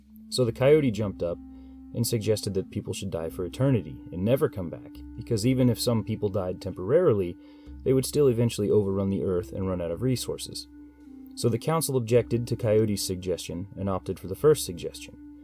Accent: United States; But as an American, when I think of unique wildlife, I don't tend to think about North American animals.

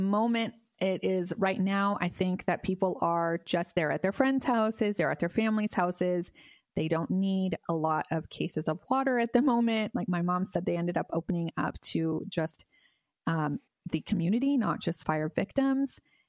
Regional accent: California, United States; because we're from California and we don't make it to Wisconsin very often.

